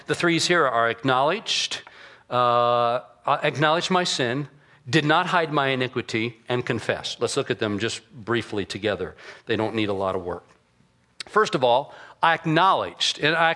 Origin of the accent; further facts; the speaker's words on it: Phoenix, Arizona, United States; Who cares? We're from Phoenix. We can handle it.